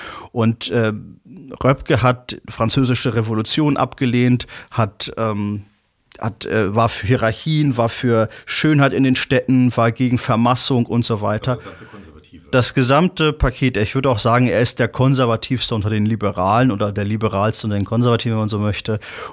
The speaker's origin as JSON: {"language": "German", "region": "Hamburg", "country": "Germany", "said": "ich komme aus Hamburg"}